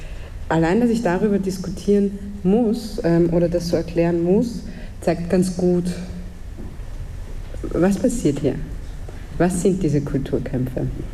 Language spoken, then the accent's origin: German; Vienna, Austria; Und das ist ein hoher Prozentsatz, kann ich für meine Heimatstadt Wien sagen.